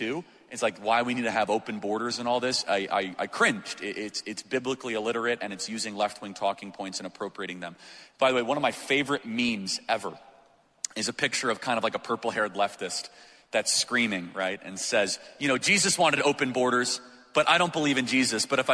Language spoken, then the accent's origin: English; Chicago, Illinois, United States; hey, I grew up in Chicago.